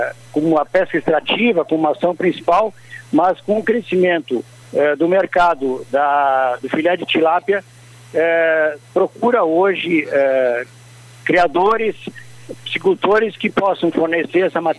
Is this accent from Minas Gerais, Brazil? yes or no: no; São Lourenço do Sul, Rio Grande do Sul, Brazil; É com uma certa emoção que eu retorno à minha terra natal